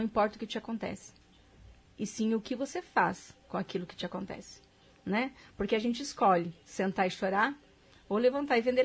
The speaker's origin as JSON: {"language": "Portuguese", "region": "Paraná", "country": "Brazil", "tie": "born or raised there", "also_born_or_lived": "Santa Catarina", "said": "Eu nasci em Santa Catarina, me criei no Paraná, no oeste do Paraná"}